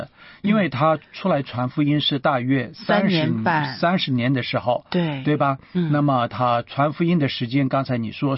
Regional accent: China; 嗯，那么我们中国人讲家仍然是非常重要。

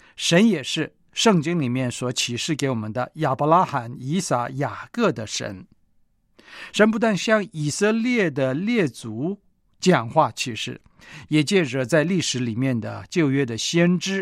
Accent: China; 咱们是中国人，当然有距离甚至陌生。

